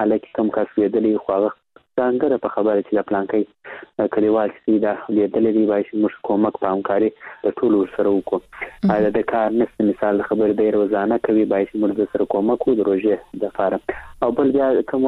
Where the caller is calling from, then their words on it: Kandahar, Afghanistan; له کندهار درسره ټلیفون لیکته وصل سوي.